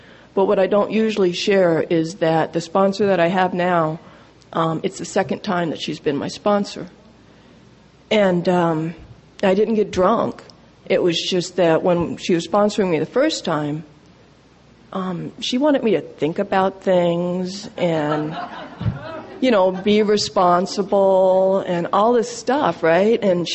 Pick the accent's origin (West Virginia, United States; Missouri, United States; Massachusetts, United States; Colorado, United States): West Virginia, United States; I am from West Virginia, but if in case I blow it, I'm going to go seek amnesty in Canada.